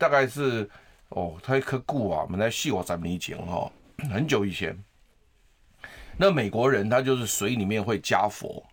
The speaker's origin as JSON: {"language": "Chinese", "country": "Taiwan", "said": "结果呢，我们台湾人现在我们来重点就是我们要就是提醒我们的听众朋友"}